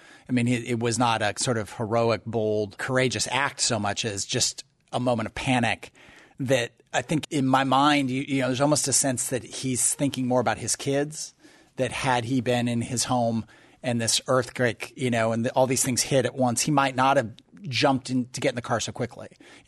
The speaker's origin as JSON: {"language": "English", "region": "Northwest", "country": "United States", "tie": "born or raised there", "lives_now": "Memphis, United States", "said": "And I grew up out in the Northwest. I remember some of the big, big fires"}